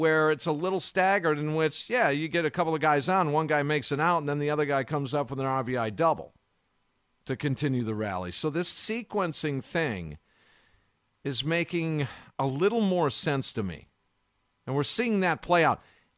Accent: Kenosha, Wisconsin, United States; To my friend Will in Kenosha, my hometown.

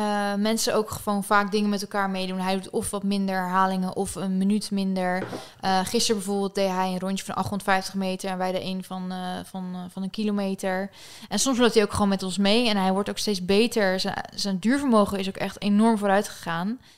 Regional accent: Boskoop, South Holland, Netherlands; Ja, ik kom uit Boskoop Alphen aan den Rijn, dus polder.

